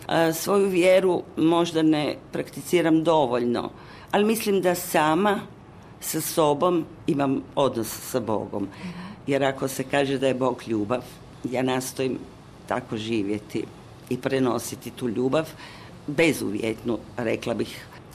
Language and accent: Croatian; Samobor, Zagreb County, Croatia; born there; kao rođena Samoborka, ponosna što sam rođena u Samoboru